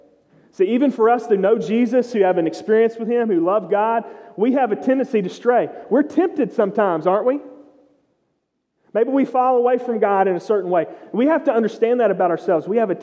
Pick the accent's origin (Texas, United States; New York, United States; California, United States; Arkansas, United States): Texas, United States; I didn't have sheep growing up. I grew up in East Texas. We don't do sheep, okay? We do cows.